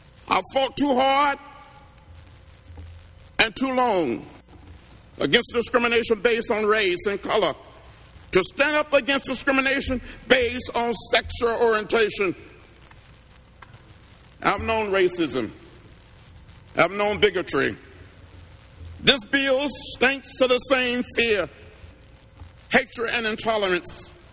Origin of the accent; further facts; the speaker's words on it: the South, United States; when I was growing up in the South during the 40s and the 50s, the great majority of the people in that region believed that black people shouldn't be able to enter places of public accommodation.